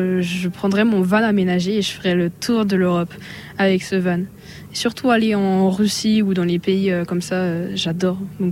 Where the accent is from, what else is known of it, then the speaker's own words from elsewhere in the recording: Brittany, France; now in Saint-Pierre, Saint Pierre and Miquelon; je suis originaire de Bretagne